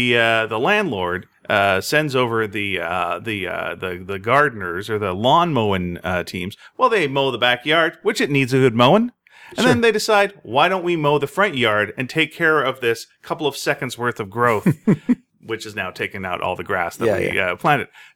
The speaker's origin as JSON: {"language": "English", "country": "Canada", "said": "Yeah, but I'm Canadian, so I apologize on such a regular basis"}